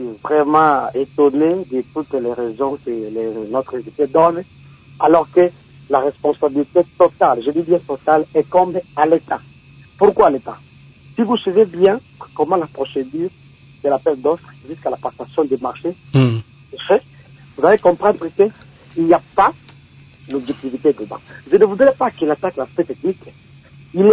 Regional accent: Kalima, Maniema, DR Congo; des travaux qui doivent être exécutés à Kalima, chez moi, au Maniema

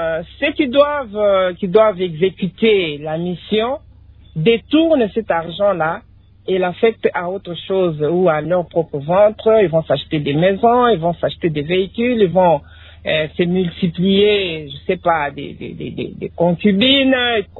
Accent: Kongo Central, DR Congo; on dit ici, chez nous, au Congo central

